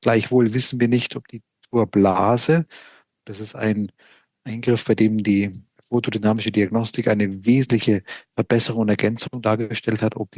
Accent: Hamburg, Germany; das verstehst du als geneigter SPD-Wähler, wie ich als Hamburger dich hier einsortieren würde

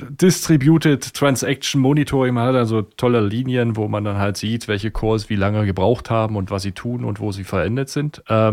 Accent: eastern Germany, Germany; Ich komme aus dem Osten, da ist es auch

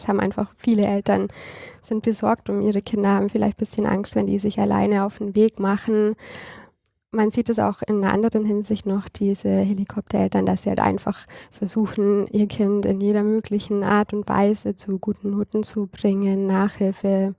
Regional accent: Baden-Württemberg, Germany; Also ich glaube, als Schwabe tut man sich schwer.

